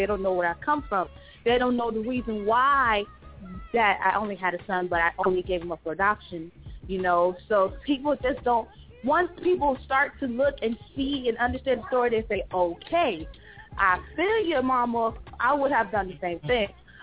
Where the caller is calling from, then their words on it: Tampa, Florida, United States; from the 813, and I'm calling from Tampa, Florida.